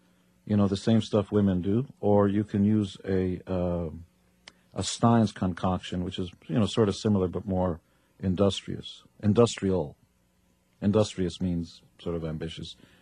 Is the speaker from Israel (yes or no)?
yes; Israel; I come from Israel.